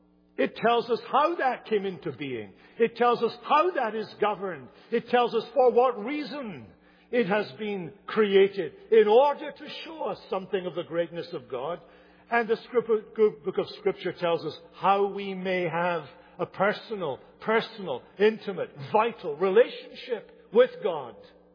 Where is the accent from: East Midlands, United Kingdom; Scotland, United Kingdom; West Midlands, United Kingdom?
Scotland, United Kingdom; Hamilton; not far from Hamilton, where I grew up in Scotland.